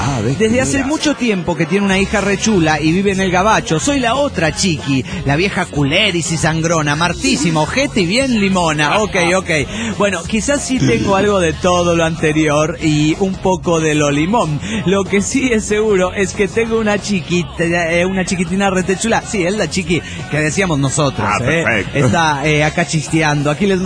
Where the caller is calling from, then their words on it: Mexico City, Mexico; del DF México.